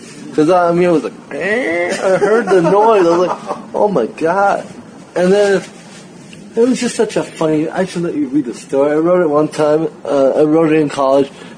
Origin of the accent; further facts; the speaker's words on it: St. Paul, Minnesota, United States; also born or lived in Cameroon / Senegal; I grew up in St. Paul. I was actually born in Cameroon, West Africa.